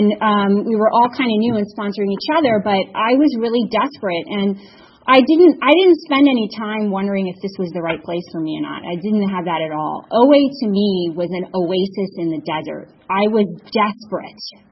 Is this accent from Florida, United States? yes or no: no; New York, United States; moved away; And I'm from New York originally, if you couldn't tell.